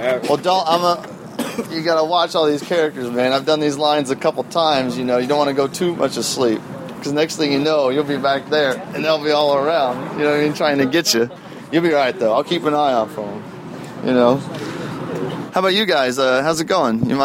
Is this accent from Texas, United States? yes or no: no; Dayton, Ohio, United States; I'm from Dayton, Ohio.